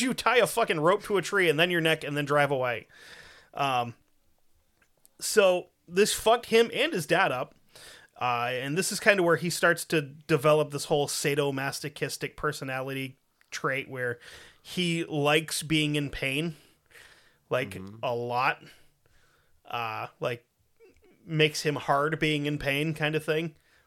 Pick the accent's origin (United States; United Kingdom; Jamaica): United Kingdom; England; accent: English; I was technically trying to do Scottish with a Scottish accent, but being with an English accent, so it doesn't work well.